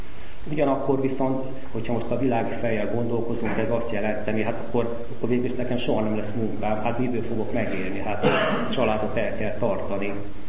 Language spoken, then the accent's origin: Hungarian; Szeged, Csongrád-Csanád, Hungary; én Szegeden születtem, szüleimmel, két testvéremmel ott éltünk egészen addig, amíg leérettségiztem. Hát az édesanyám az katolikus hitű volt, vagy hát most is élnék, az édesapám pedig református, engem katolikusnak kereszteltek.